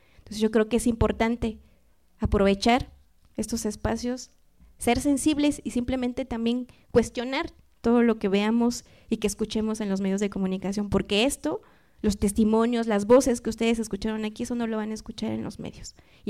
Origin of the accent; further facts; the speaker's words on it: Mexico; debería ser un acto que como pueblo mexicano deberíamos de tener por solidaridad